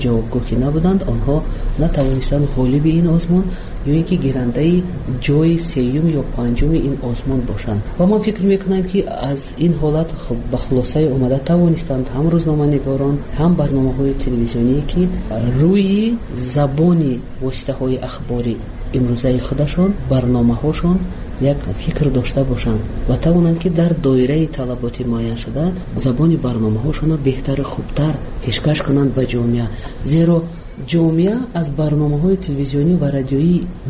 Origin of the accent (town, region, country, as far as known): Tajikistan; first language Tajik